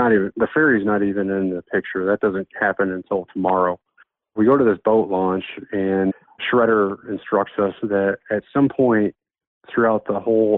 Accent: United Kingdom; because we're British and the British love tea.

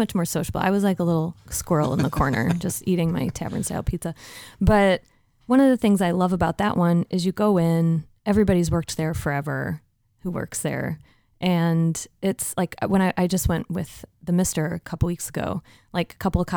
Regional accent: Midwest, United States; As a Midwesterner, those things to me are synonymous with growing up

